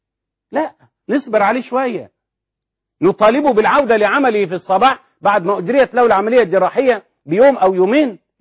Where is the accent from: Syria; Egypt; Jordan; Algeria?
Egypt; واحنا كمصريين بل كمسلمين